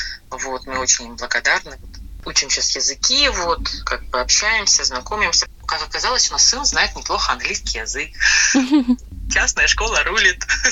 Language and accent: Russian; Ukraine; now in Sydney, Australia; по сравнению, как мы выезжали с Украины, тут не бомбят, нет паники, сухо, тепло, нормально.